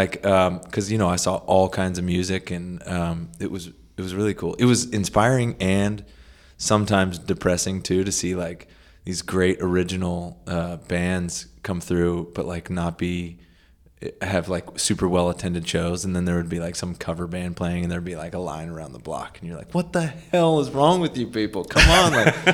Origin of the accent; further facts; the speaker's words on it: Petaluma, California, United States; Yeah, Petaluma. Born and raised in Petaluma, so pretty close by.